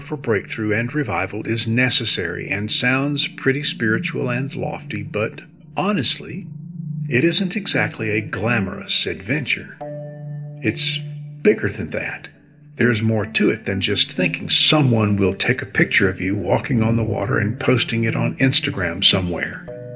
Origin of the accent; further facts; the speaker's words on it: Southeast, United States; I grew up in the Southeast Bible Belt